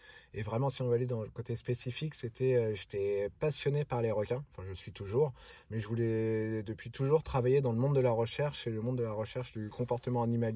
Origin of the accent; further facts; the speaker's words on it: Val-de-Reuil, Normandy, France; moved away as an adult; also born or lived in Rouen / La Rochelle / Nancy; J'ai fait toute ma scolarité à Val-de-Reuil jusqu'au lycée. Et puis ensuite, pour les études supérieures, je suis parti ailleurs.